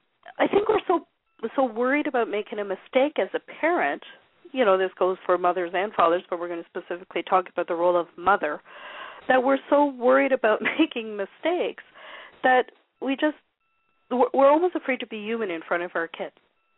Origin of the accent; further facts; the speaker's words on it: Toronto, Ontario, Canada; we're from Toronto, Ontario, Canada.